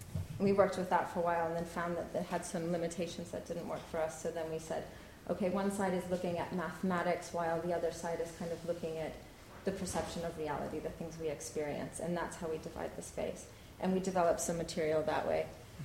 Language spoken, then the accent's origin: English; Arizona, United States; And I grew up in Arizona and needed to spend some time there.